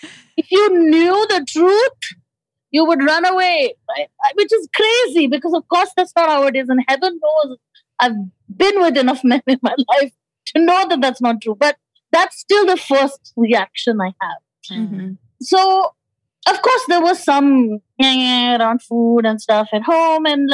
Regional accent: India; one of the weird things about India is that one of the ways where we are different from the West is we have there's a acceptable fat zone.

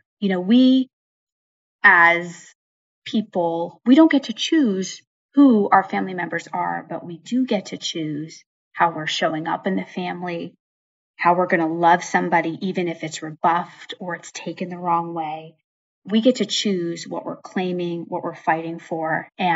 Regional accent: Pennsylvania, United States; I grew up in Western Pennsylvania. This story is very personal to me. I come from a family of roofers, my grandfather, my dad, my uncles, my brother.

